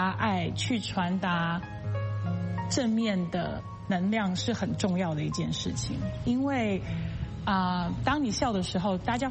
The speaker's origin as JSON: {"language": "Chinese", "country": "Taiwan", "said": "然后我来自台湾"}